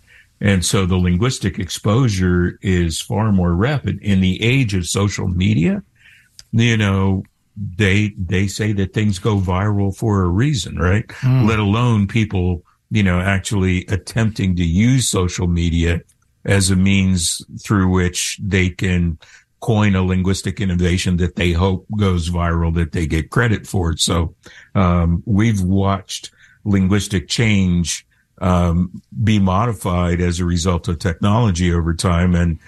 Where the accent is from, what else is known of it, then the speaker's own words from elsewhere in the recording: Los Angeles, California, United States; So I'm a local boy, and I did my linguistic research in Pacoima. So LA is my hometown. I love LA. I miss LA. I've got family still living there.